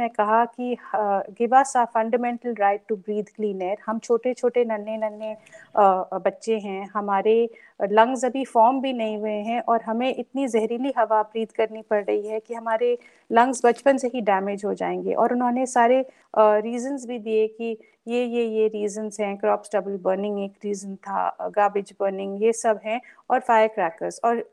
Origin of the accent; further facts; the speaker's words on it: Delhi, India; also born or lived in Mumbai / Meerut; क्योंकि मैं दिल्ली में ही पैदा पली बड़ी हुई, ज्यादातर मेरे फादर गवर्नमेंट में थे, तो दिल्ली बॉम्बे मेरठ और ज्यादातर इन्हीं सिटीज में हम बड़े हुए।